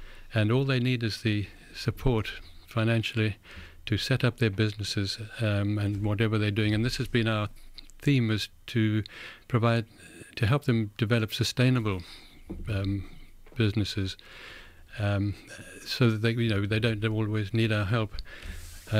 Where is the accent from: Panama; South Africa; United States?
South Africa; born there; Well, I'm a son of Africa, because I was born in South Africa, and I've always missed being in Africa.